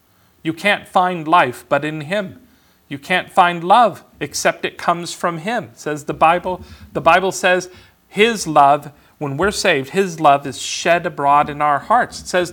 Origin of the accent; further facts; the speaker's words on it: California, United States; Back then, when I was growing up in California, I always wore shorts and no shoes, unless somebody made me wear pants and shoes.